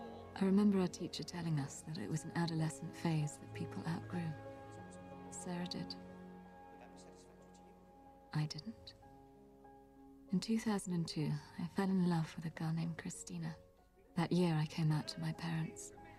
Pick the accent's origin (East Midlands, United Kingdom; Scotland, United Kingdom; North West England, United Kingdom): East Midlands, United Kingdom; Nottingham; born there; I was born in Nottingham in 1985. I don't remember much of those early years, but I do remember the rain.